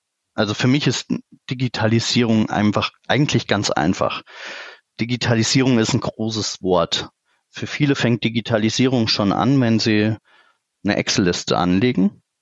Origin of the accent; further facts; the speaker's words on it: Hünfeld, Hesse, Germany; ich komme aus Hünfeld in der Nähe von Fulda